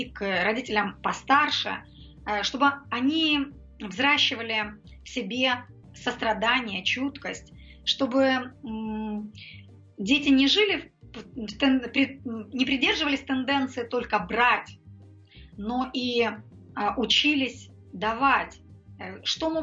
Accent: Odesa Oblast, Ukraine; born there; Я родилась в Одесской области, в Разделянском районе, и помню, как все это еще в моей жизни имело место быть.

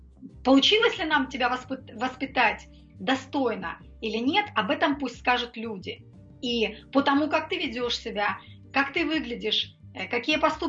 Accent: Odesa Oblast, Ukraine; born there; Я родилась в Одесской области, в Разделянском районе, и помню, как все это еще в моей жизни имело место быть.

